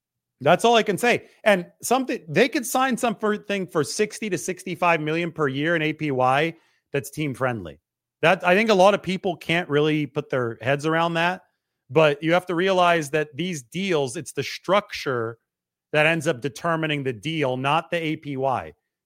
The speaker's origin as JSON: {"language": "English", "region": "California", "country": "United States", "said": "a lot of it's because I'm biased coming from the San Joaquin Valley, and he's from there too."}